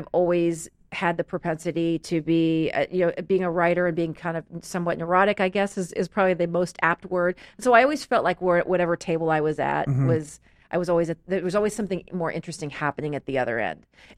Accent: Kentucky, United States; also born or lived in Iraq; Well, I was born in Iraq. I grew up in Kentucky.

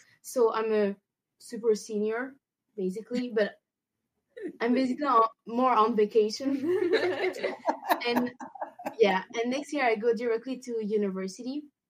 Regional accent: Wallonia, Belgium; I'm from Belgium. I'm from the south part from Belgium. So in the south, you have, we speak French, and in the north, we speak Dutch.

